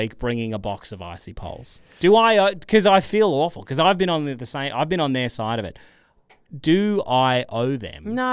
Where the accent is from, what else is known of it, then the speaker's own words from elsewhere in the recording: Armstrong Creek, Victoria, Australia; from Armstrong Creek.